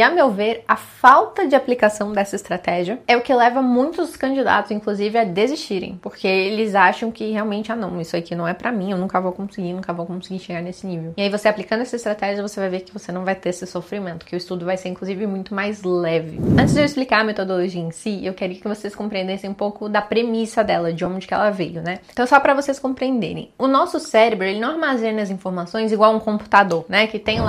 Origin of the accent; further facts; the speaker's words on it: Minas Gerais, Brazil; ah, eu sou mineira, né, obviamente.